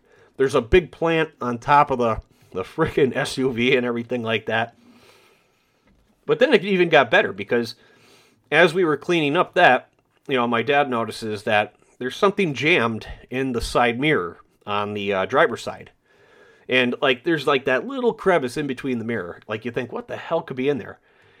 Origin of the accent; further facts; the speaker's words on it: Ireland; I'm Irish and I hate cabbage.